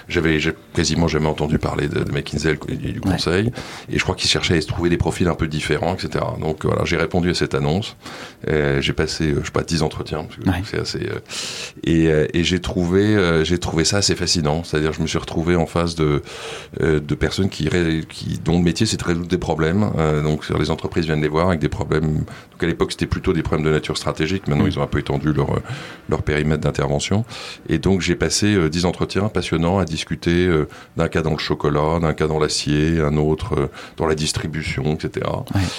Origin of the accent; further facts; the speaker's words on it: Paris, Île-de-France, France; also born or lived in United States; j'ai grandi à Paris, j'ai fait mes études... à Paris, et puis ensuite en Belgique, et puis ensuite je suis parti aux États-Unis pour faire mes études aux États-Unis.